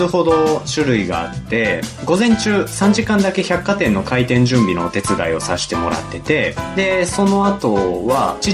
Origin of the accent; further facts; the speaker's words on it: Minoh, Osaka, Japan; もうずっと大阪生まれ大阪育ちで、生まれは箕面ですね。